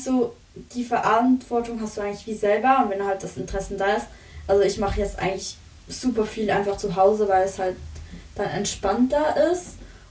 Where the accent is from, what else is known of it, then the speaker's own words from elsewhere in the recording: Switzerland; Ihr wisst jetzt, woher wir kommen. Wir kommen jetzt aus der Schweiz.